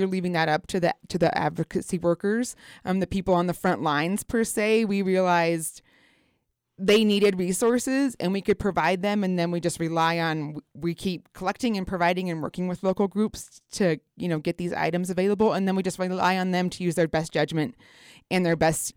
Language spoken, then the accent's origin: English; Glenwood Springs, Colorado, United States; I was born and raised in Glenwood Springs, and I grew up with a very philanthropical grandmother